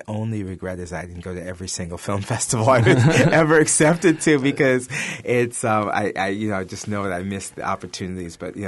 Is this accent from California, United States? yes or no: no; Bronx, New York, United States; I mean, I grew up in the Bronx, so I should have.